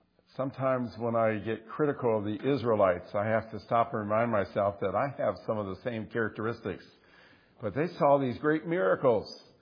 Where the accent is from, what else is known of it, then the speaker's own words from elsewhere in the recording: Allen Park, Michigan, United States; A couple years ago, dear friends of mine that I grew up with in Allen Park at my home church, Intercity Baptist Church